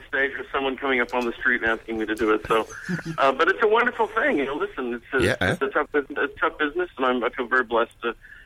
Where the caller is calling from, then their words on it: Austin, Texas, United States; I'm calling from Austin, Texas.